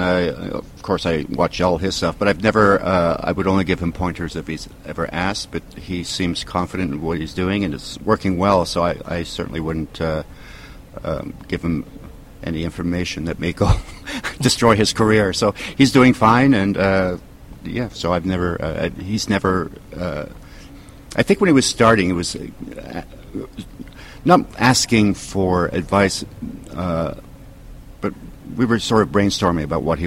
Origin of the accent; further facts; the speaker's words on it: Canada; as a Canadian, it meant nothing to me.